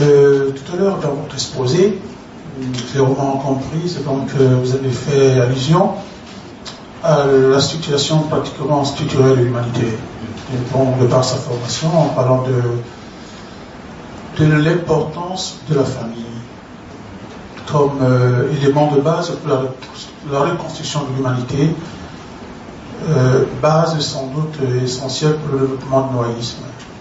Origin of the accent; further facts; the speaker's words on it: Cameroon; Si je parle, par exemple, chez nous, en Afrique, où certainement nous nous intéressons à fonder dans le futur une communauté.